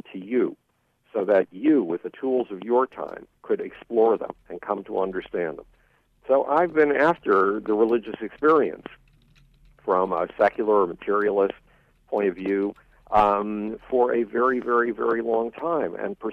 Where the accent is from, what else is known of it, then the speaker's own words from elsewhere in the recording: Buffalo, New York, United States; It took me 6 months to track down a copy of that book in Buffalo, New York, my hometown.